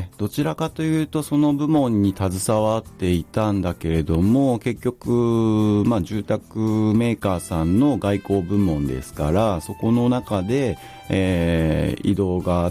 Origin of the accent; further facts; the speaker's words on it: Ibaraki, Japan; 僕茨城出身でして、